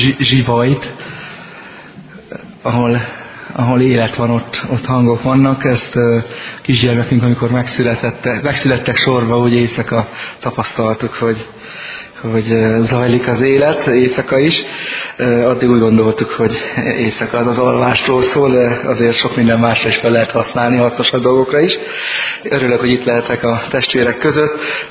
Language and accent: Hungarian; Szomolya, Borsod-Abaúj-Zemplén, Hungary; Eger mellett nőttem fel, egy faluban, Szomolyán, már éppen Borsod megyéhez tartozó faluban